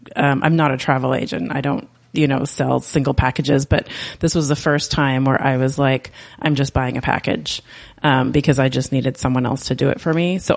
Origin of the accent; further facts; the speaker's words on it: Canada; now in San Francisco Bay Area, United States; Sure. I am originally Canadian. I am now happily living in the San Francisco Bay Area